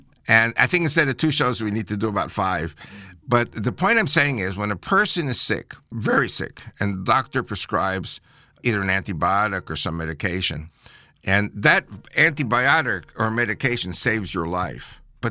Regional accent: United States; born there; Listen, I'm American-born.

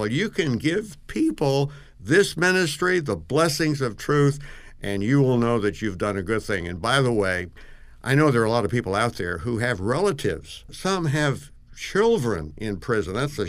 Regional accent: New York City, New York, United States; New York City is my hometown.

